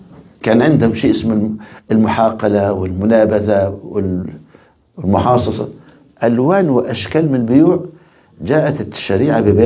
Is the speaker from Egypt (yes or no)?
yes; Egypt; يعني من الصور المشهورة جدا عندنا في مصر وأبو شريف يعرفها تماما